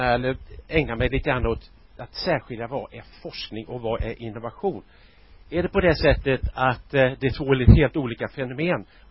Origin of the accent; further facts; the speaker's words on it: Gothenburg, Västra Götaland County, Sweden; now in Stockholm, Sweden; Är göteborgare fram till måndag. Då flyttar jag till Stockholm.